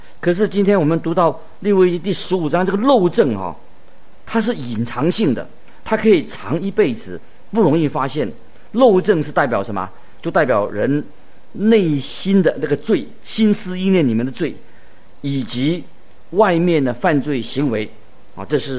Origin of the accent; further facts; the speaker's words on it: China; 我们就是我们中国人所说的知人知面不知心啊